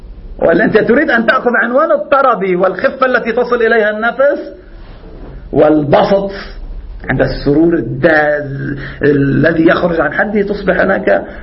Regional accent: Lebanon; نعم عندنا في لبنان إلى الآن البعض يشوف حرمة غناء هذه

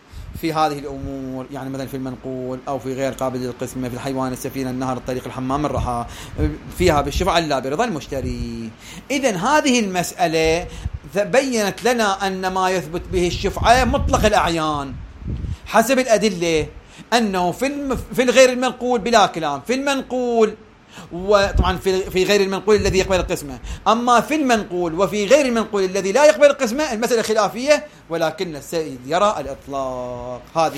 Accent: Hilla, Babil, Iraq; حتى عندنا بالحلة مركز الحلة ايضا عندنا بعض الدرابين تكون مشتركة

